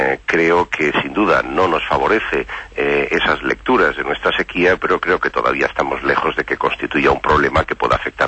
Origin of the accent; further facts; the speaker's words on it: Spain; los españoles ya somos el 50% de la propia demanda de nuestros lugares turísticos